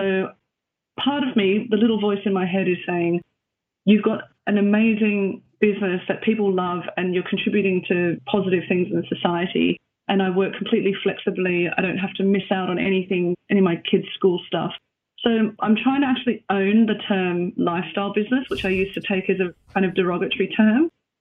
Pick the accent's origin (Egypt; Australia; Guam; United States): Australia; I'm from Australia and my partner's from Sweden and we live here and we've got 2 kids.